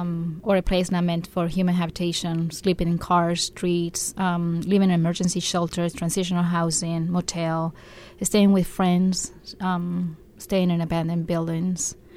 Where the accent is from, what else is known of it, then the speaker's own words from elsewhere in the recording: Argentina; also born or lived in Japan; now in United States; I am half Argentinian and half Japanese, and I was born and raised in Argentina, but also lived in Japan many years.